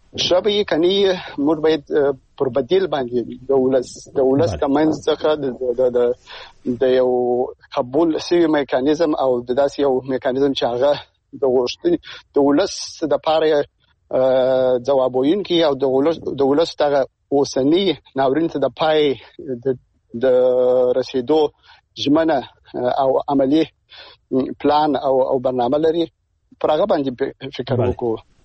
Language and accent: Pashto; Afghanistan; زه د افغانستان د یو وګړي په توګه